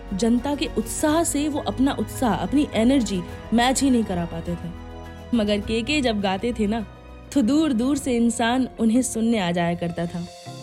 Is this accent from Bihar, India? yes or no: no; Jhansi, Uttar Pradesh, India; मैं आपको बता दूं कि मैं झांसी से हूँ, हमारे झांसी में मेला लगता था